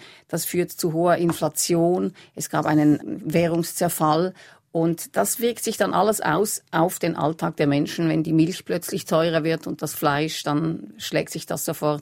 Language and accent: German; Switzerland; als Schweizer Botschafterin